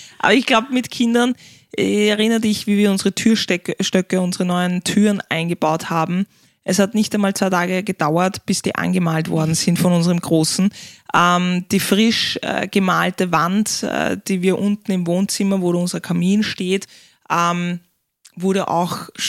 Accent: Vienna, Austria; Also wir sind beide Wiener Kinder. Du hast nur eine Zeit lang in Salzburg gewohnt oder in Steiermark, ja. Aber ich bin halt wirklich in Wien auch geboren und für mich war es eigentlich nie denkenswert, dass ich sage, ich ziehe aufs Land.

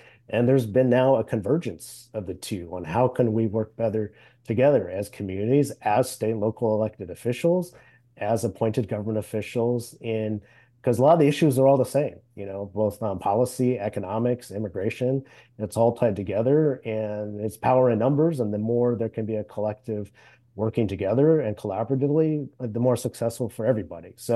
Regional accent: United States; born there; I'm Chinese American. And though I'm, you know, I was born here in this country, I have no relatives back in China

